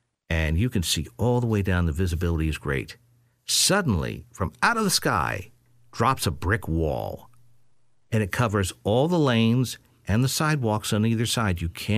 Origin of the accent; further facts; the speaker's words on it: New York, United States; now in Pennsylvania, United States; this is one of the reasons I'm out in Pennsylvania versus where I grew up in Metro New York